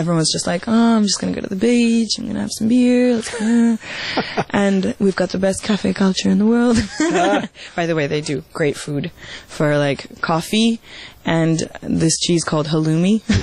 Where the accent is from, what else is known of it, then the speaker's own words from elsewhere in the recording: Moscow, Russia; also born or lived in Australia; now in Miami, United States; Yeah, and those are vastly different places. You know, Russia is, I mean, Moscow